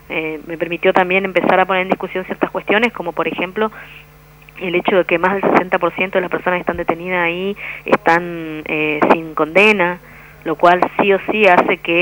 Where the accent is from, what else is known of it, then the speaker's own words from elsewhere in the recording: Oberá, Misiones, Argentina; Vengo de Oberá viviendo continuamente en el transcurso de los años una cantidad enorme de falencias en el hospital público